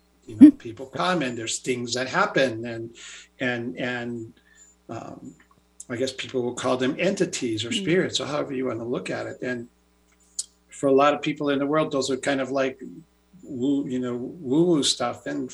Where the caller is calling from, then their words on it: Sedona, Arizona, United States; No, I wish I could say I was calling from Hawaii, but I'm not. So right now I live in Sedona.